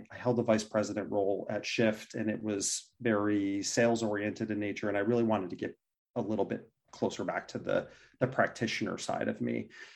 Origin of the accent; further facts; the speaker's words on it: Syracuse, New York, United States; now in Boston, United States; It's in a small market, Syracuse, New York, which is actually where I'm from, my hometown, before I relocated here to Boston.